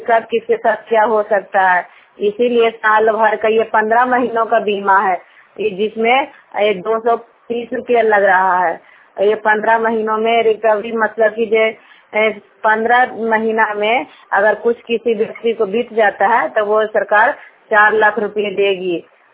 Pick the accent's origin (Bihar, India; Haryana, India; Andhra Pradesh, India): Bihar, India; Jangta; मैं जंगता की हूँ। हरनौत ब्लॉक और जिला नालंदा का निवासी हूँ।